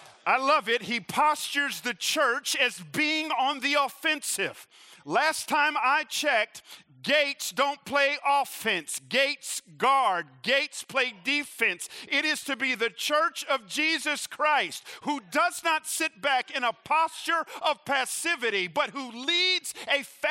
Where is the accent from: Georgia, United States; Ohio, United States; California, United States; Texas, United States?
Georgia, United States; Atlanta; I grew up right here in Atlanta. I grew up on the south side of Atlanta in a chocolate church, an all-black church.